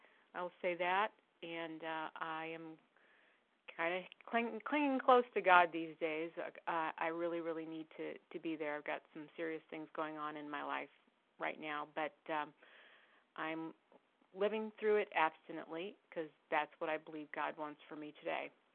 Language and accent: English; St. Louis, Missouri, United States; I am an abstinent compulsive overeater. I'm from St. Louis, Missouri